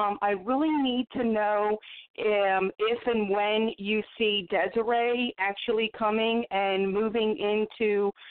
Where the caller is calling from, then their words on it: Philadelphia, Pennsylvania, United States; calling, and I'm calling from Philadelphia, PA.